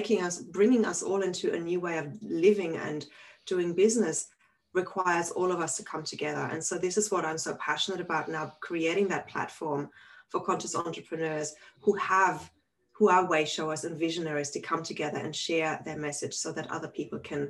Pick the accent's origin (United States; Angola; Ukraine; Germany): Germany; moved away as an adult; also born or lived in London; And I was living in London at the time. Originally, I'm from Germany.